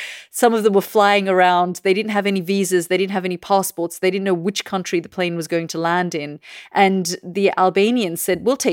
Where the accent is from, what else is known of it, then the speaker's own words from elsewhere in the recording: Australia; also born or lived in Afghanistan; I remember being a teenager growing up in Australia and tracking what was happening in the country of my birth, even though Australia was our adopted home and I felt very Australian